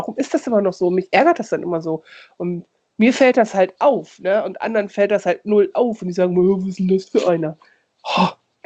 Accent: Munich, Bavaria, Germany; Ja, aus München.

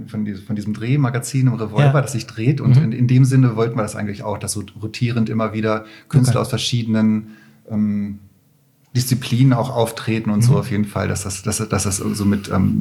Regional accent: Poland; born there; ich bin ja in Polen geboren

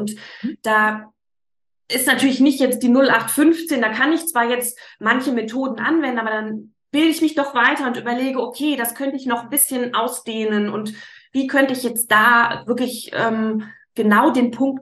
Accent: Siegburg, North Rhine-Westphalia, Germany; Also ich komme aus Siegburg, das ist zwischen Bonn und Köln.

